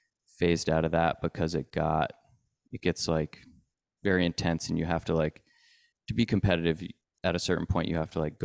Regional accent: Maine, United States; I grew up in Maine, pretty deep in the woods in a really small town, like in the Western Mountains.

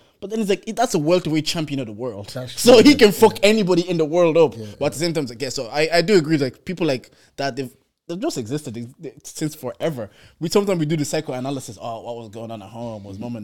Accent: Swords, County Dublin, Ireland; And I know a guy I grew up with in Swords, Peter Kioso.

